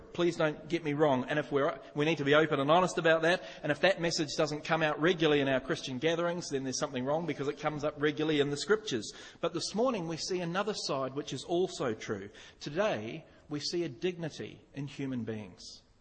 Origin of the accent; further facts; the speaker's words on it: New Zealand; I normally do it on my race, I'm a Kiwi, or my gender, I'm a male